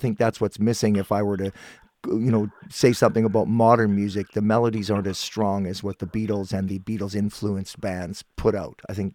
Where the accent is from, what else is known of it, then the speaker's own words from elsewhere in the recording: Guelph, Ontario, Canada; I was born in Guelph, so I'm right from that area originally.